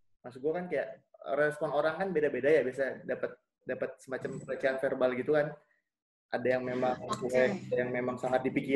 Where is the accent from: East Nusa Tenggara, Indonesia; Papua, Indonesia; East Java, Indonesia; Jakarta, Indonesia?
Jakarta, Indonesia; Tanjung Priok; Padahal gue orang Priuk ya, yang harusnya bisa berenang ya. Dekat dengan laut.